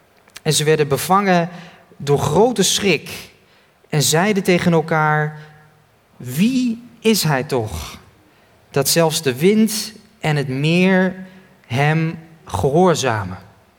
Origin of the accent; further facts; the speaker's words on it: Randstad, Netherlands; Ik kom uit de Randstad